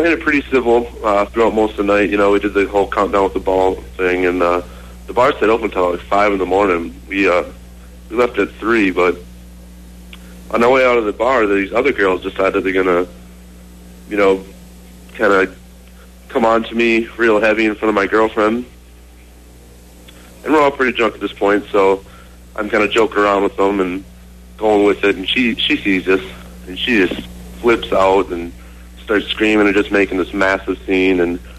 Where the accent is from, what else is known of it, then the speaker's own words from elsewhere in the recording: Jordan, Minnesota, United States; Jordan, Minnesota. I went up there for leave.